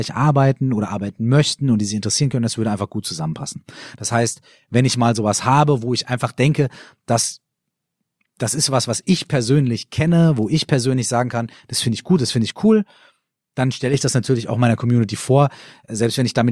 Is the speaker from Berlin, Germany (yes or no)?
no; Minden, North Rhine-Westphalia, Germany; wir spielen in meiner Heimatstadt in Minden